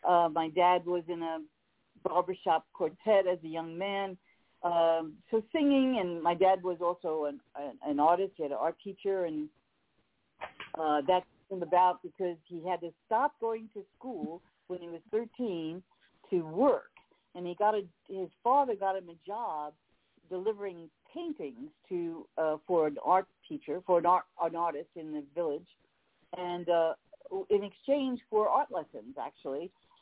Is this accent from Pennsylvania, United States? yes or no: no; Brooklyn, New York, United States; born there; I was born in Brooklyn and to an Italian-American family. My parents were born here, but my grandparents were born in Italy.